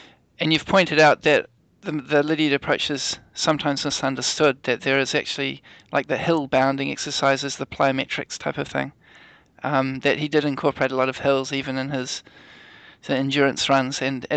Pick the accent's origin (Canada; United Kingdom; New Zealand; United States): New Zealand; I'm from New Zealand, so, he's like a god over here.